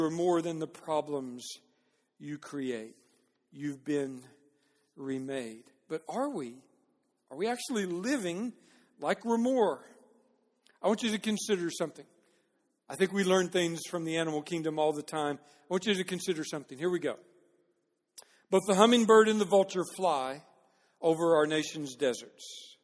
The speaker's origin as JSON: {"language": "English", "town": "Dallas", "region": "Texas", "country": "United States", "tie": "born or raised there", "said": "like when I was a kid, I grew up around Dallas, and Dallas Cowboys were everything."}